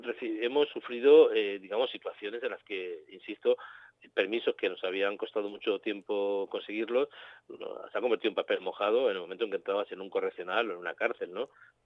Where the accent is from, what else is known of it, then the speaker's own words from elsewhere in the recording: Spain; también es verdad que somos periodistas españoles